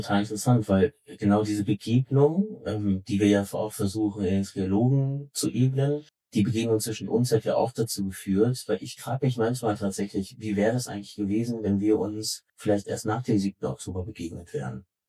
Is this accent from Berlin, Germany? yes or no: yes; Berlin, Germany; Ich bin gebürtiger Berliner, 1982 in Wilmersdorf zur Welt gekommen und in Schöneberg aufgewachsen. Als ich geboren wurde, war Mama erst seit wenigen Jahren in Deutschland und vielleicht ist die nie richtig angekommen. Meine Eltern sind Israelis.